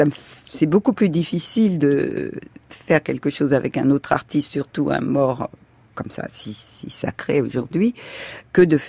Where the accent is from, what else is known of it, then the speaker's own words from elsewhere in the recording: Hauts-de-France, France; born there; je suis née dans le Pas-de-Calais ou à Dunkerque